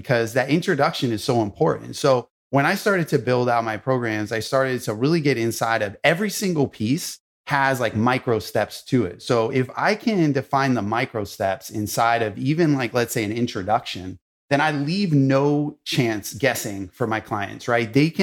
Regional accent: Los Angeles, California, United States; So, I grew up in Hollywood in Los Angeles.

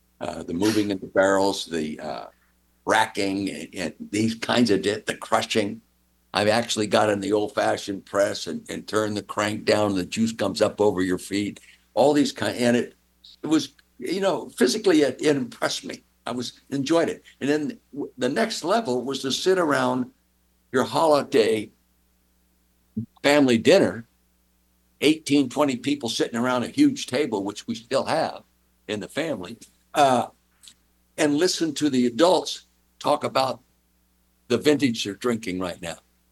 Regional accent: Calistoga, California, United States; when you're born and raised in Calistoga, the north end of the Napa Valley, you know, there's vineyards, prune orchards, all kinds of things going on agriculturally.

